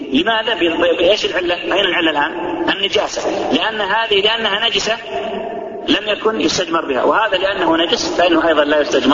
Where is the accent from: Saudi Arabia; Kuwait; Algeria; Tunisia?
Saudi Arabia; عندنا في السعودية